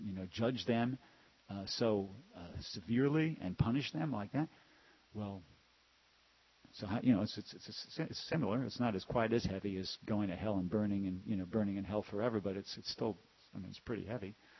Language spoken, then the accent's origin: English; New York, United States; born or raised there